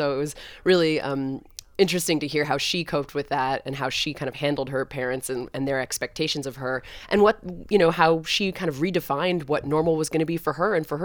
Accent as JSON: {"language": "English", "region": "East Coast", "country": "United States", "moved": "as an adult", "said": "as I'm also from the East Coast and had to sort of leave my family to come out here and invest in my life on this side of the country."}